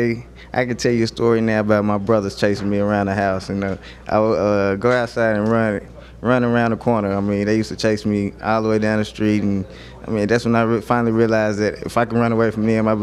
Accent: Oklahoma, United States; You know, growing up in Oklahoma, you become a Sooner fan.

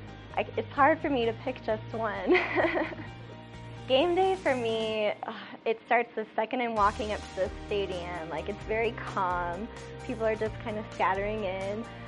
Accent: Littleton, Colorado, United States; I'm from Littleton, Colorado, and this is my fourth season as a Denver Broncos cheerleader.

